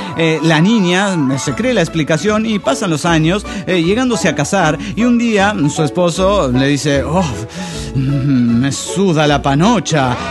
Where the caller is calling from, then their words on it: Oaxaca, Mexico; de Oaxaca, México.